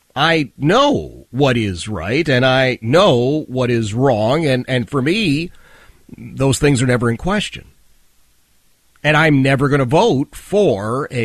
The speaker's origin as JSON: {"language": "English", "town": "Philadelphia", "region": "Pennsylvania", "country": "United States", "tie": "born or raised there", "said": "as I was a kid growing up in the Oxford Circle section of Philadelphia, blue collar, working class."}